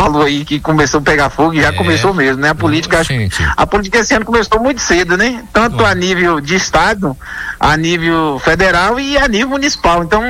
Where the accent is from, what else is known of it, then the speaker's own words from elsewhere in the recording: Cabeceira de Jiboia, Brazil; eu tenho o maior orgulho de ter nascido e criado aqui em Cabeceira de Jiboia, na região da Limeira